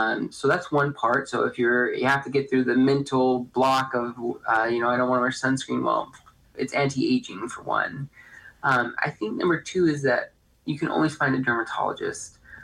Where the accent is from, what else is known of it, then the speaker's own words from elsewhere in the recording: California, United States; I think, once again, I said I'm from California. Disneyland has so many trees